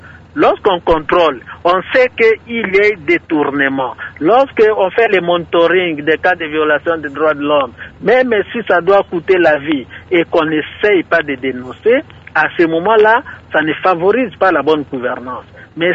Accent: DR Congo; ce premier point-là n'est pas encore une réussite chez nous en République démocratique du Congo

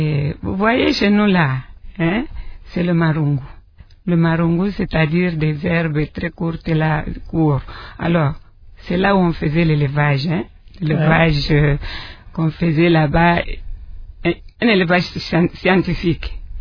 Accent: Moba, Tanganyika, DR Congo; Je suis né à Moba le 16 mai. Le 16 mai 1956, j'ai grandi là-bas. Mes études primaires, je les ai faites à Moba. Et les études secondaires jusqu'en quatrième, toujours à Moba.

